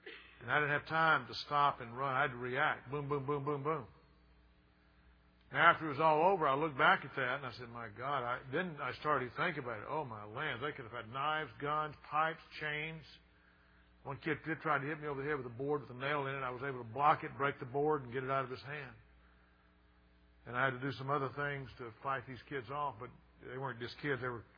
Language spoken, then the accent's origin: English; the South, United States; And I'm going to tell you what, the way I was raised in the South, you do not insult an adult.